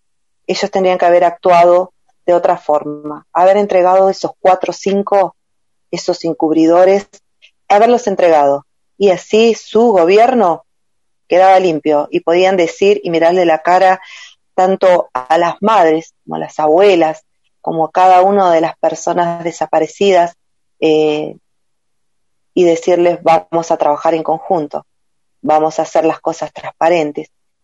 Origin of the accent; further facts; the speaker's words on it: Argentina; Y eso duele como ciudadano, como argentino. Como mamá